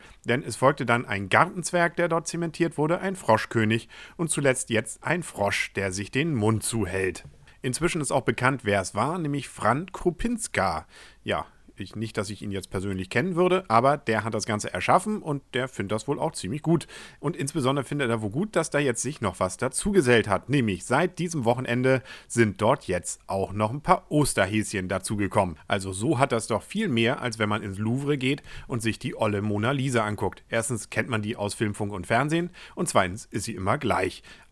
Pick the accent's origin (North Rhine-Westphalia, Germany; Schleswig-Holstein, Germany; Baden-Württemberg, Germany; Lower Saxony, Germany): Schleswig-Holstein, Germany; Kiel; Was will man da als Kieler mehr?